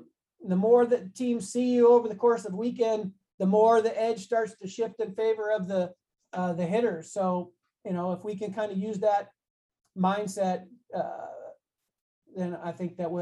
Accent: Bloomington, Indiana, United States; Yeah, I grew up in Bloomington, Indiana, home of Indiana University. So I grew up right there in Hoosier country.

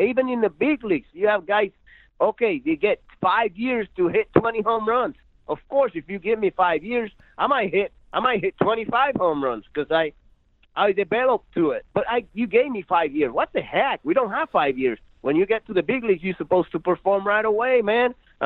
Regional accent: Puerto Rico; I say Puerto Rico because that's where I'm from.

